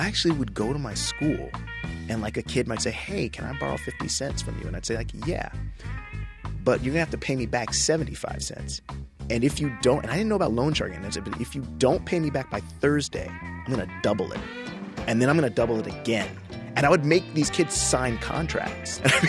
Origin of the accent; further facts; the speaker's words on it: Altadena, California, United States; I grew up in Altadena, California, actually. My mother worked in L.A. County.